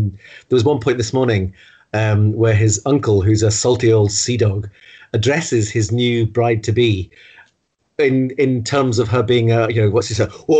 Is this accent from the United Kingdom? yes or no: yes; Wirral, North West England, United Kingdom; also born or lived in Scotland / Hull / London; I was born in Scotland. I was born just outside Dumfries, but my parents moved to Merseyside when I was about four years old. So I kind of grew up on the Wirral near Liverpool and then went to university in Hull, lived in London.